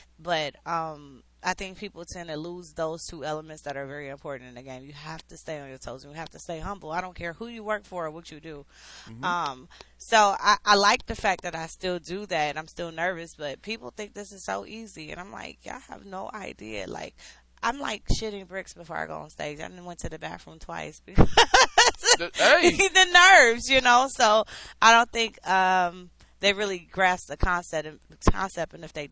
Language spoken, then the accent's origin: English; Detroit, Michigan, United States; I'm from Detroit, and this is like penny candy comedy up against Detroit. Detroit is a tough crowd.